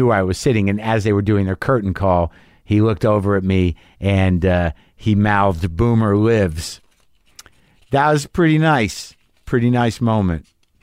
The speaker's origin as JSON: {"language": "English", "region": "New Mexico", "country": "United States", "tie": "born or raised there"}